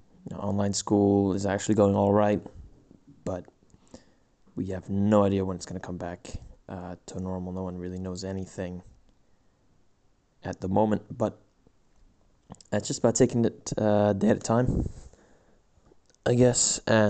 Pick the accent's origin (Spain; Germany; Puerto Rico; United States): Spain; my home country of Spain is the second most affected country behind Italy.